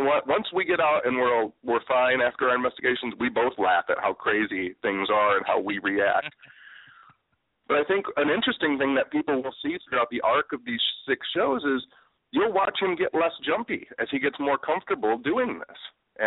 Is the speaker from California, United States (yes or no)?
no; Detroit, Michigan, United States; I grew up in and around Detroit my whole life, so I spent most of my life crawling around in abandoned buildings and abandoned houses